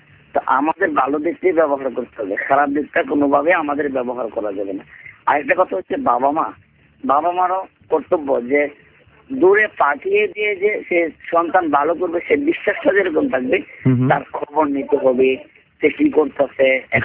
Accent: Kishoreganj, Dhaka Division, Bangladesh; now in Chattogram, Bangladesh; আমার দেশের বাড়ি কিশোরগঞ্জ।

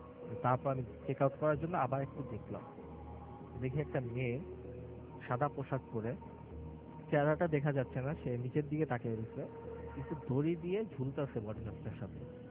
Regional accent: Narayanganj, Dhaka Division, Bangladesh; আমি ফতুল্লাহ অবদাকুল নারায়ণগঞ্জ থেকে এসেছি।

